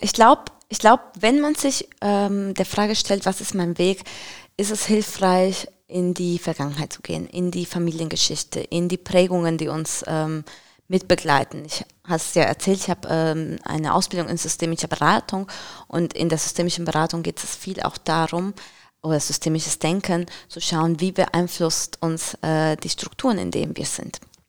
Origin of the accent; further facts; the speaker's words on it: Colombia; German is a second language; now in Germany; Ich komme ja ursprünglich aus Kolumbien, falls sich die Zuhörer schon fragen, was das für ein Akzent ist. Trotz deutschen Namens, ich komme aus Kolumbien.